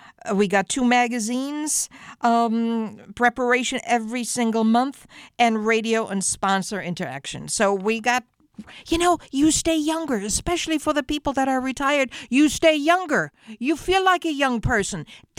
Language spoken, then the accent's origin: English; Fulda, Hesse, Germany; they went to Fulda, my hometown. Now, Fulda is about now 69,000 in population and a city in central Germany.